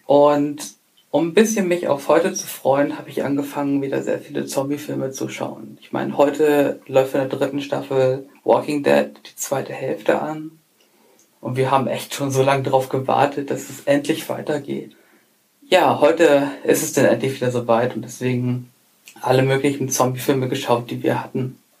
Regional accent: Hamburg, Germany; Ich komme aus der Nähe von Hamburg

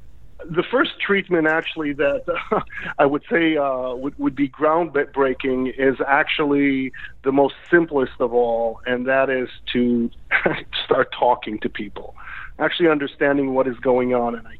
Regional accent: Israel; born there; English is a second language; My background, I was born in Israel

